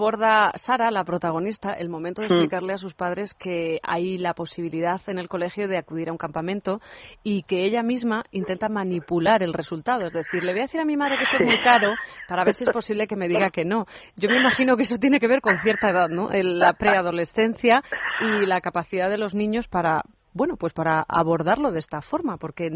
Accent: Spain; Normalmente en España las madres somos muy madrazas

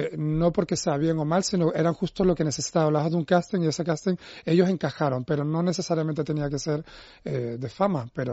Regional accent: Tenerife, Canary Islands, Spain; en Tenerife, en mi tierra

